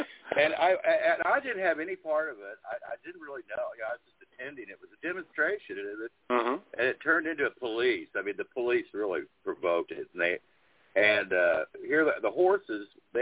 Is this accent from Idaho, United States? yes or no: no; Kansas, United States; Man. I'm from Kansas. I'm not used to this kind of stuff.